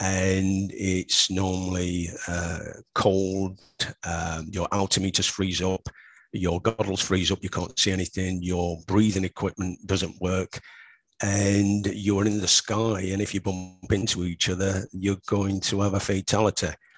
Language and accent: English; Yorkshire and the Humber, United Kingdom; me being a Yorkshireman